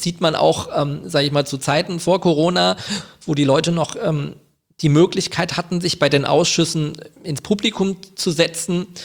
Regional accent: Wiesbaden, Hesse, Germany; born there; ich bin gebürtiger Wiesbadener, muss man dazu sagen. Ich wohne in Kastell, aber ich bin tatsächlich in Wiesbaden geboren, nicht in Mainz.

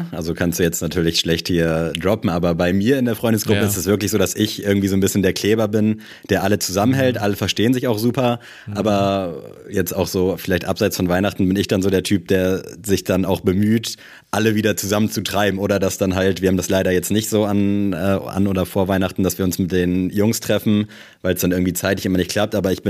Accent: Germany; ich bin in Deutschland auch aufgewachsen.

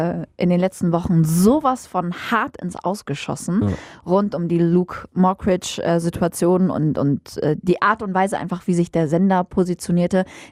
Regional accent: Cologne, North Rhine-Westphalia, Germany; Und ich komme aus Köln

